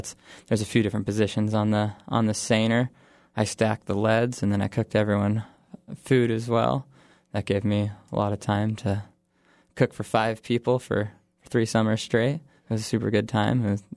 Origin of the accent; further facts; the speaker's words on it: Juneau, Alaska, United States; I grew up in Juneau, and I've always enjoyed cooking and making food.